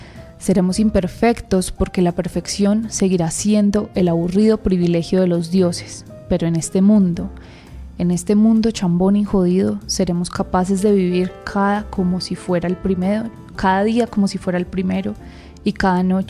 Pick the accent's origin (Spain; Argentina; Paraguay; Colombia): Colombia; por ese homenaje a Colombia. A mi tierra querida.